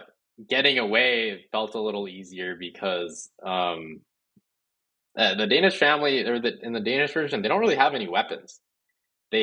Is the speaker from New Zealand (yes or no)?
no; Canada; I think because we're Canadian, it might affect us more.